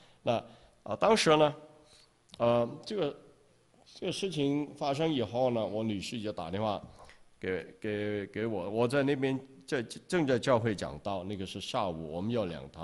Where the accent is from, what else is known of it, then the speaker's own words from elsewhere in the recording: China; 那这类似呢我们中国人这个福字